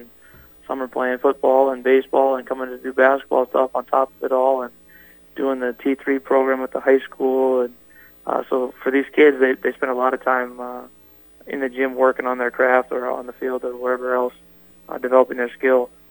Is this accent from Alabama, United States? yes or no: no; Huron, South Dakota, United States; growing up in Huron, kind of like what you said, you know, we play games, and back then, it seemed like Huron had a lot more Friday, Saturday games